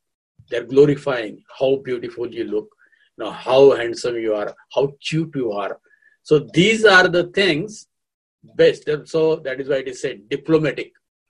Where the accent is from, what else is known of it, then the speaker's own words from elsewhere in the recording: Pune, Maharashtra, India; moved away; because just about before I came here from India, the in Pune, in our society, there are so many dogs.